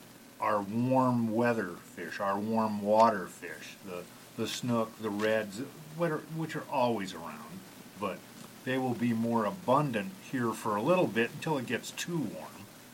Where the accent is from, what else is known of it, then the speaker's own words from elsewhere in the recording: Pennsylvania, United States; Well, yeah, I grew up in Pennsylvania, so I know what winter is. But after being here for 33 years now